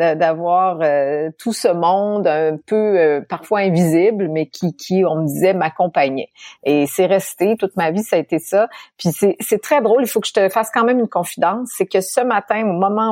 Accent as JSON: {"language": "French", "town": "Quebec City", "region": "Quebec", "country": "Canada", "tie": "born or raised there", "said": "Je suis née à Québec, Québec, là, c'est-à-dire la ville de Québec, dans la province de Québec, ce qui est un peu parfois mêlant pour les Français ou pour les gens qui habitent pas ici."}